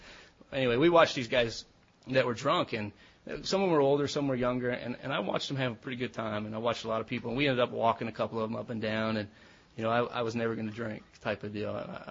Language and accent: English; Lewisville, Texas, United States; I'm from Louisville, Texas. It's just right next to that.